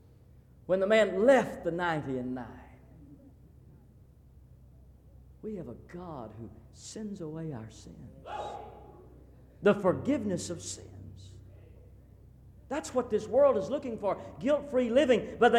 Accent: Fort Worth, Texas, United States; I grew up in Fort Worth, Texas.

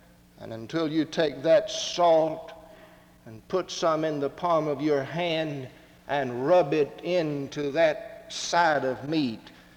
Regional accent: Atlanta, Georgia, United States; My hometown has changed drastically in the 25 years just past. The whole skyline is different. Every time I drive into Atlanta and see the latest skyscraper that has dotted the skyline, I'm amazed at what has taken place.

